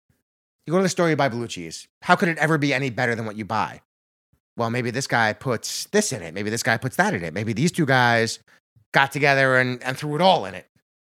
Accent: Yonkers, New York, United States; my friend Ken that I grew up with in Yonkers.

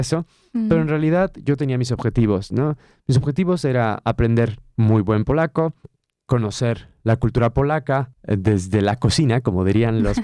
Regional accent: Mexico; now in Poland; como un mexicano que estudia filología polaca aquí en Polonia

